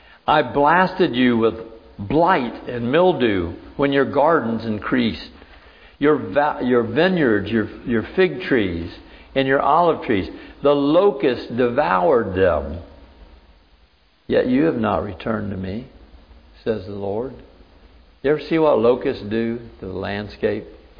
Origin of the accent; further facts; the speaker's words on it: Florida, United States; I grew up in Florida. I've been here a long time.